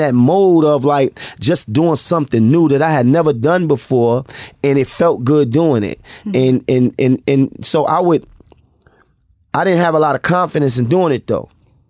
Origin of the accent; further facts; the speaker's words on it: New York, United States; In the neighborhood that I come from, right? I'm from Bed-Stuy.